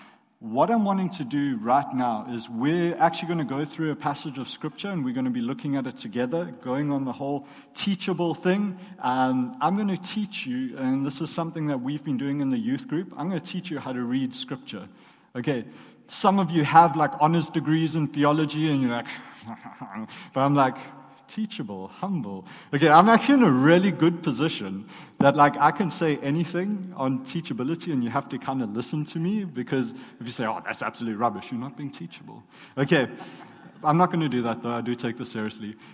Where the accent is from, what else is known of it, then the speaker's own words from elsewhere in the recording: South Africa; moved away as an adult; also born or lived in South Korea; I am from South Africa, but before I came here, I did a year in South Korea teaching English